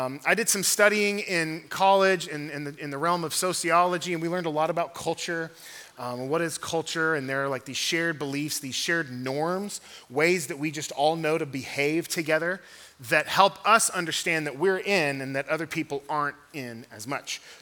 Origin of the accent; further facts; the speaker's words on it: Fort Worth, Texas, United States; I'm from Texas. Cowboy culture is big there, especially Fort Worth.